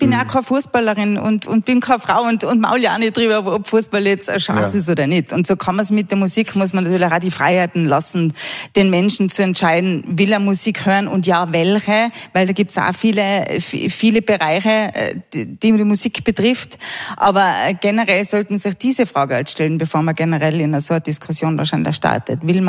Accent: Tyrol, Austria; Als Tirolerin muss ich natürlich sagen

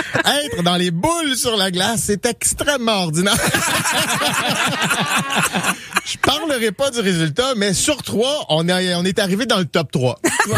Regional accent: Châteauguay, Quebec, Canada; Moi, je viens de Châteauguay.

